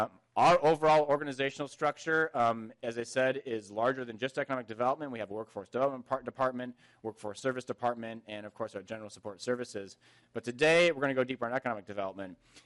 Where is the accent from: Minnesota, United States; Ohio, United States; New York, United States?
Minnesota, United States; also born or lived in California; I was originally from Minnesota. I grew up in Minnesota until college and then went to California and then ended up in Silicon Valley.